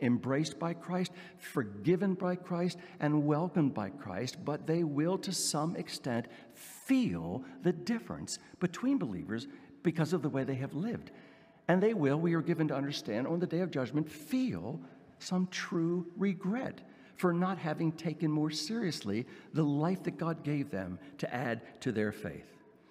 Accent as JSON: {"language": "English", "town": "Baltimore", "region": "Maryland", "country": "United States", "tie": "born or raised there", "said": "I grew up in Baltimore, in the city for a number of years, and then just outside for the other years."}